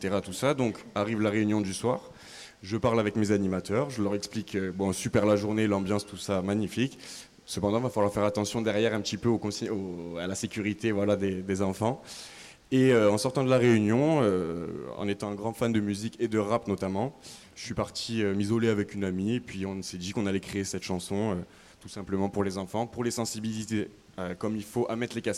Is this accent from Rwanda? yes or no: no; Avignon, Provence-Alpes-Côte d'Azur, France; Alors oui, je suis d'Avignon, je suis né à Avignon.